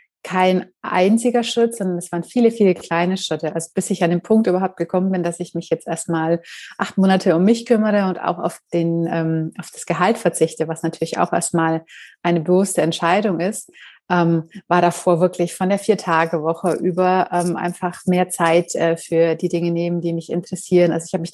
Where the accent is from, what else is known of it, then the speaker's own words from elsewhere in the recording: Munich, Bavaria, Germany; ich bin aus München